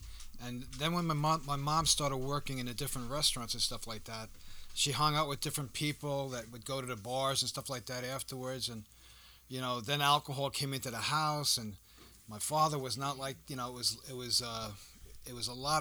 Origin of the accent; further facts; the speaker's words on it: Leeds, New York, United States; also born or lived in Catskill; I was born in August 7th, 1955 in Catskill, New York, in the old hospital when it was open back then. And I was raised in Leeds, New York.